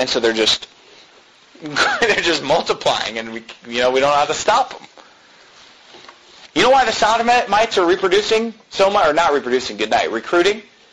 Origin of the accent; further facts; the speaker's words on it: Sacramento, California, United States; I grew up in Sacramento, California.